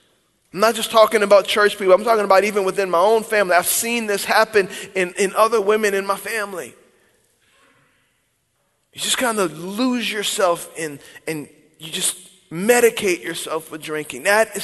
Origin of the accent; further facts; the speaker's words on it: Louisiana, United States; See, just because I'm Cajun. We get drunk. That's what we do.